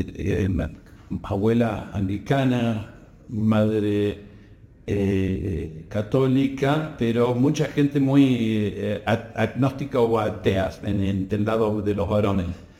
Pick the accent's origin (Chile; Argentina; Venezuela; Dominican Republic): Argentina; born there; yo nací en Argentina, que era uno de los países más ricos del mundo.